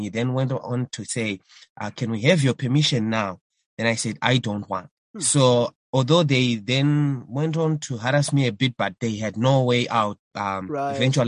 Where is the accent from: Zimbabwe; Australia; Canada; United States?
Zimbabwe; Mutare, Manicaland; now in Harare, Zimbabwe; There's a day I was traveling to from Mutare, my hometown in Zimbabwe, here to Harare, the capital city.